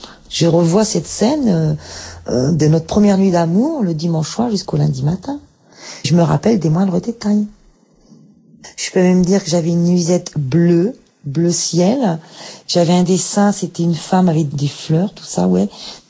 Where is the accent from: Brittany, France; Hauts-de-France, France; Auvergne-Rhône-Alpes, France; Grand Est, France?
Hauts-de-France, France; Liévin; j'ai 42 ans et je viens du Pas-de-Calais, de Liévin. Je travaille en cuisine.